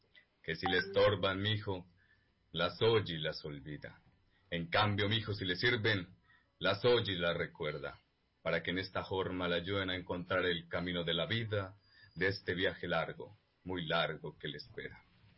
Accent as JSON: {"language": "Spanish", "town": "San Pablo de Borbur", "region": "Boyacá", "country": "Colombia", "said": "soy del occidente de Boyacá, del municipio de San Pablo de Borbur."}